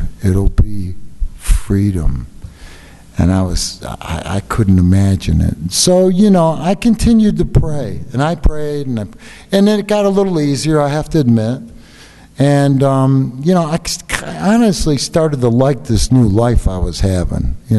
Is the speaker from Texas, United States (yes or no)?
no; New York, United States; somebody I grew up with in New York